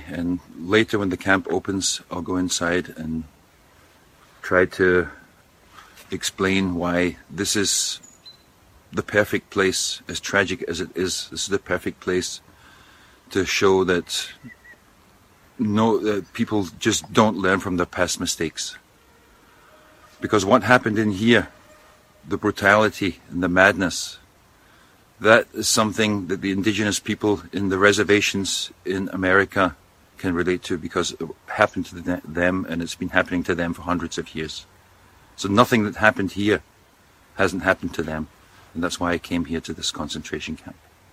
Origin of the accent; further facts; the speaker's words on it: Scotland, United Kingdom; now in Germany; I'm a Scotsman and I live here in southern Germany.